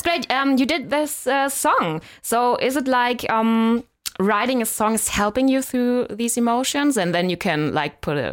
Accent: Berlin, Germany; I'm from Berlin. I was born here

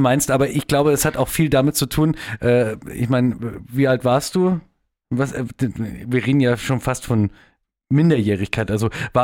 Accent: Munich, Bavaria, Germany; ich bin ja in München geboren, auch aufgewachsen, aber wohne jetzt auch schon seit mehreren Jahrzehnten so ein bisschen im Outback.

